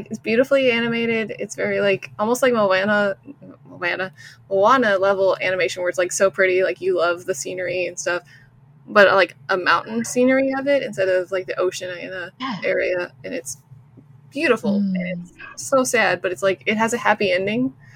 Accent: the South, United States; accent: Southern; but my Southern accent comes out whenever I talk about it.

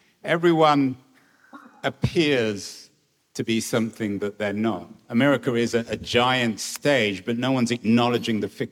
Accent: England, United Kingdom; now in United States; when I first came to America, I came originally from England.

